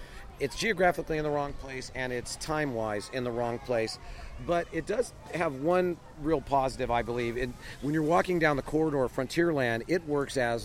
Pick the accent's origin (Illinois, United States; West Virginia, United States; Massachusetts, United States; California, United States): California, United States; And once again, as a Californian, the humidity is like a special effect in its own right.